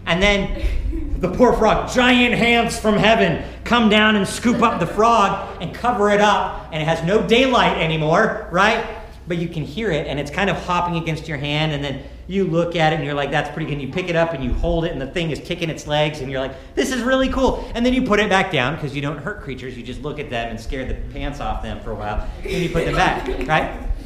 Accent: Montana, United States; also born or lived in Washington; Now, I grew up in Washington when I was really little. I moved to Montana when I was kind of middle little, if that makes sense. And so I claim Montana as my home.

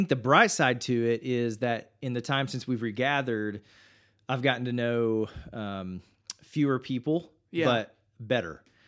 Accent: Knoxville, Tennessee, United States; Well, I grew up in Knoxville, so not too far from UT's campus

